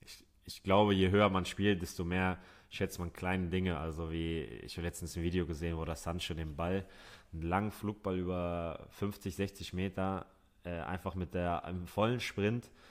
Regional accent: Hamburg, Germany; Ich sehe mich auf jeden Fall in meiner Heimatstadt Hamburg.

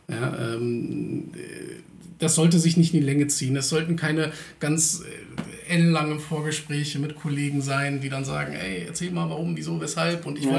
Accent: Germany; born or raised there

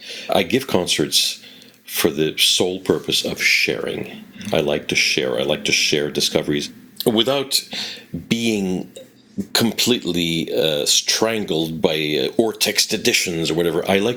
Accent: Quebec, Canada; countries, francophone countries, which are not Quebec, I tend to be a little bit of a chameleon and change my accent a little bit to sound more international, because above all, I want to be understood. Because if I really spoke the way I spoke at home

